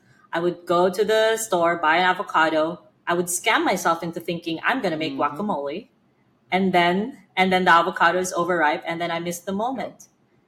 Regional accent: Philippines; I grew up in the Philippines. I grew up with a shitty passport. I had limited opportunities

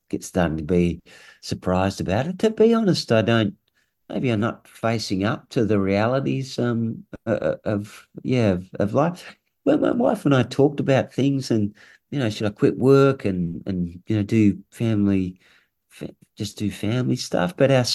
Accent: Launceston, Tasmania, Australia; born or raised there

